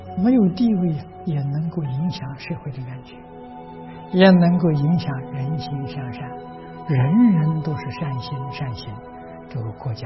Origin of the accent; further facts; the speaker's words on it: China; 我们中国人讲气氛